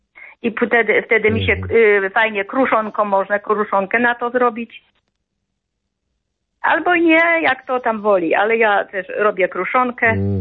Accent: Binarowa, Lesser Poland, Poland; now in Biecz, Poland; Pochodzę z Binarowej.

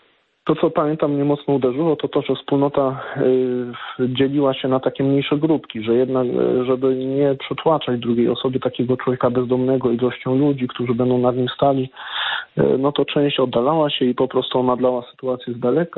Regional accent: Toruń, Kuyavian-Pomeranian Voivodeship, Poland; Jechałem pewnego dnia autobusem miejskim z seminarium do rodzinnego domu, dlatego że ja pochodzę z Torunia.

